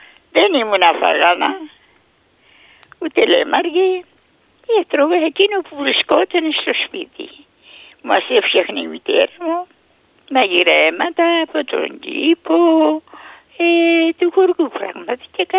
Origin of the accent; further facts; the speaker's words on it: Ikaria, North Aegean, Greece; also born or lived in Athens; now in Ikaria, Greece; Δεν είχα πια τέτοια να μένω στην Αθήνα. Και είχα δουλειές και τις παράτησα και πήγα στην Ικαρία